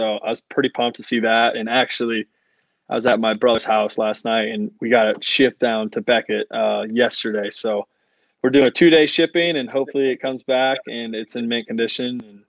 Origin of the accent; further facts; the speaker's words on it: Iowa, United States; So we collect players that have gone to Iowa State University because we're from Iowa.